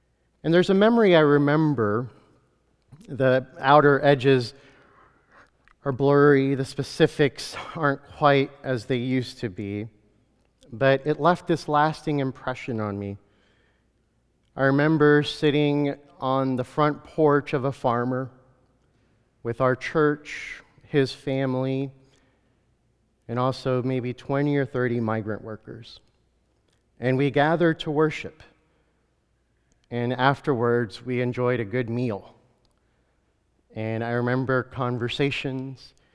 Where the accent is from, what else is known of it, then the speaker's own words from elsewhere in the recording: Kentucky, United States; one in particular around probably the age of 10 or 12, growing up in Kentucky.